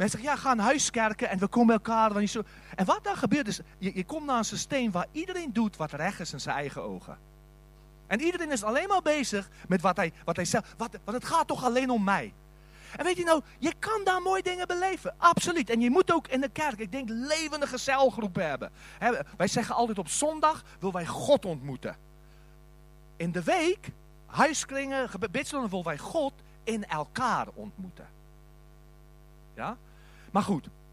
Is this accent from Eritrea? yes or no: no; South Africa; ik ben als zendeling gekomen uit Zuid-Afrika.